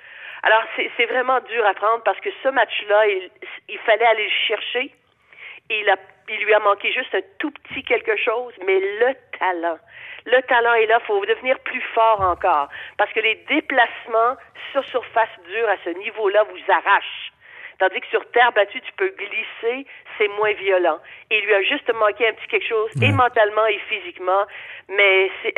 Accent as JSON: {"language": "French", "town": "Montreal", "region": "Quebec", "country": "Canada", "said": "qui a déjà gagné chez nous à Montréal."}